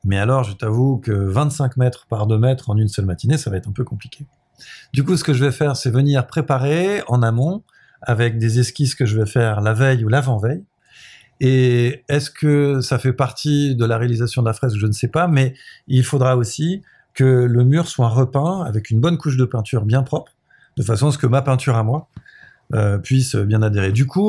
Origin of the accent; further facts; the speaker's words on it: France; je suis originaire des Oriels, précisément de ce qui s'appelait avant les Chamards. J'y ai habité de 0 à 10 ans et du coup j'ai fait mes premières années d'insouciance entre les tours, à courir et à jouer au foot.